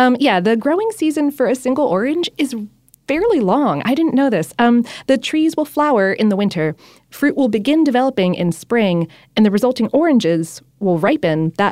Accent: Florida, United States; Growing up in Florida, I wound up having a lot of friends who had, like, citrus trees in their yards and stuff like that.

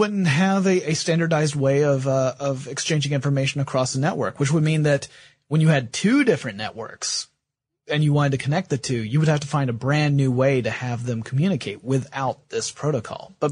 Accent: the South, United States; I was brought up in the Bible Belt.

